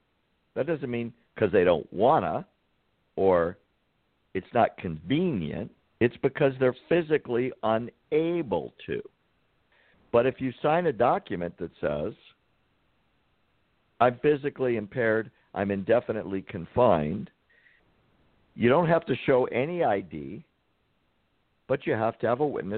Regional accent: United States; those were still my president because I'm an American.

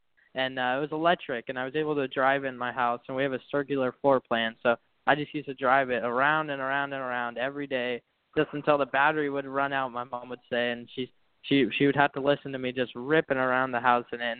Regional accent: Santa Cruz, California, United States; But I'm from California, from Santa Cruz.

